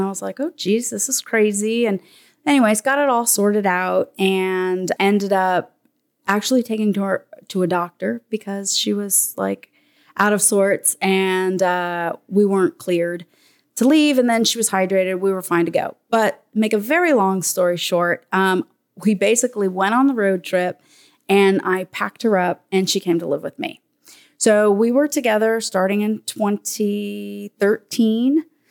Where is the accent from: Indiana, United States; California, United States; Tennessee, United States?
California, United States; San Francisco; So I was traveling a lot, and my mom, I grew up in San Francisco, and that's where my mom lived.